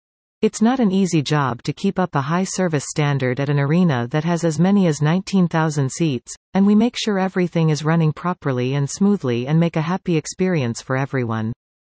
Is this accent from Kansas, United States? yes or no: no; Brooklyn, New York, United States; I was born and raised in Brooklyn to parents from Trinidad and Tobago. I'm a proud first-generation New Yorker.